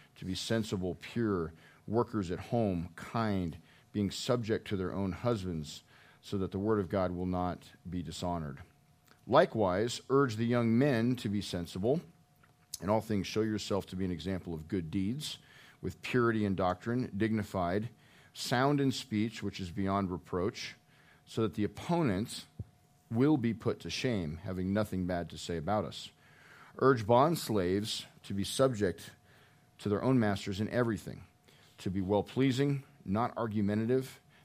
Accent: Boulder, Colorado, United States; I was born and raised in Boulder. Boulder is very transient that way.

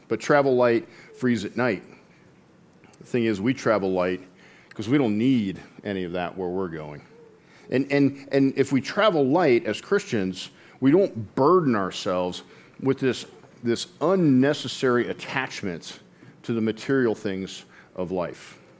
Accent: Colorado, United States; I was born and raised in America. I was born and raised in Colorado.

